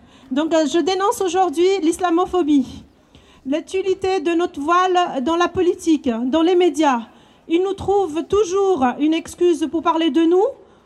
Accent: Switzerland; Je dois rentrer chez moi alors que je suis suisse.

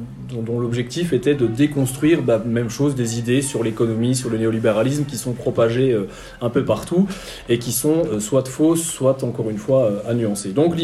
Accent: Belgium; j'enseigne la géographie dans l'équivalent d'un lycée, comme ça a été dit tout à l'heure, donc je suis belge

